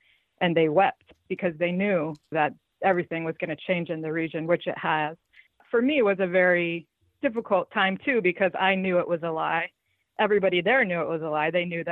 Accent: United States; I found no hatred whatsoever towards me as a woman or towards me as an American

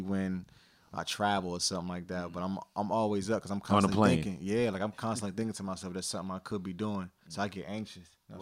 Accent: North Carolina, United States; also born or lived in New Jersey; Yeah, well, you know, I was born in Jersey, raised in North Carolina. So, I've been pretty much back and forth my whole life.

